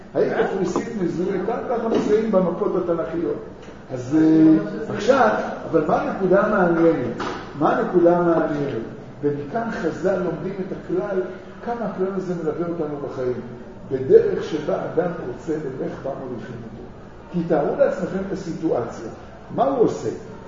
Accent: Tel Aviv, Tel Aviv District, Israel; אני לא מזלזל בתל אביב, אתם יודעים שגדלתי שם, אני דור שני לאנשי תל אביב, ואני אוהב את המקום הזה.

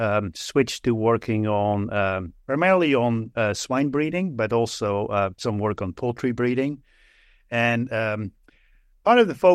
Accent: Netherlands; English is a second language; moved away as an adult; also born or lived in Canada; now in United States; I'm originally from the Netherlands, can still hear my accent

